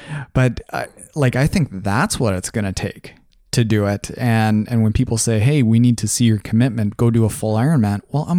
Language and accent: English; Canada; we're Canadian, our friends from across the border don't have the youth programs